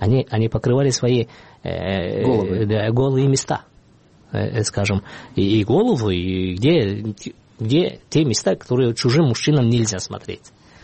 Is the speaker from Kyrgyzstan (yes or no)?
yes; Kyrgyzstan; Я кыргыз, ага. Поэтому я должен, я обязан даже носить колпак. И я ношу здесь, в Кыргызстане